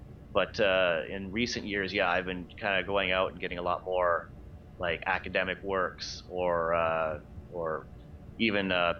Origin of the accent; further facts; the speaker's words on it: Belleville, Ontario, Canada; I remember I grew up in Belleville, which is a little town down towards Kingston.